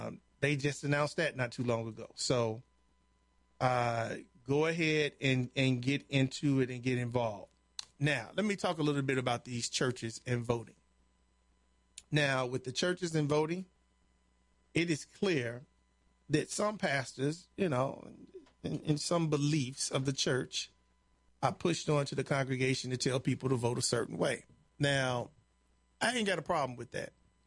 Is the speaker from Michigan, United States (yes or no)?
no; Chicago, Illinois, United States; At least growing up in Chicago, I can tell you this